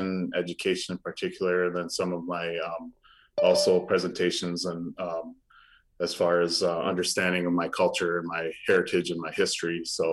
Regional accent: Lac Courte Oreilles Reservation, Wisconsin, United States; I grew up in La Corderie Ojibwe Reservation pretty much all my life.

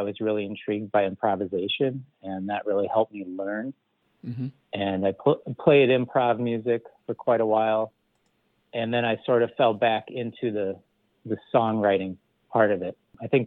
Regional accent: Danville, Illinois, United States; born there; I was born in Danville, Illinois.

